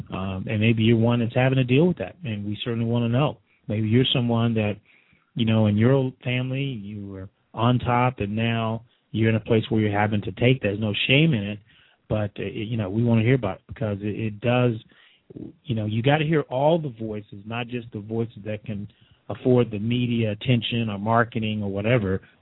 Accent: Texas, United States; what that tells me, you know, and I grew up in Texas, that tells me ends are not meeting.

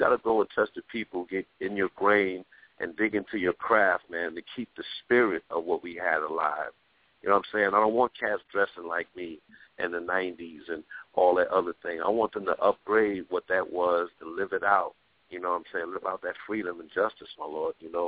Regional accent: Brooklyn, New York, United States; I'm from Flatbush, Brooklyn, man. I don't have a choice with this.

